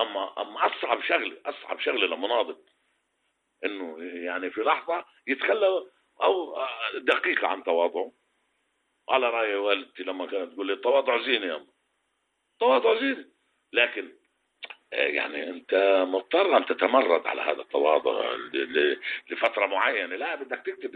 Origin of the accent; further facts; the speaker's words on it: Palestine; بس بحلم أن أخذ حقي كمان كفلسطيني كشعب